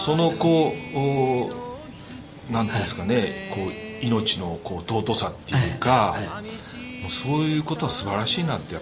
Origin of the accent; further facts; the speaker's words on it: Osaka, Japan; まあ、大阪出身なんで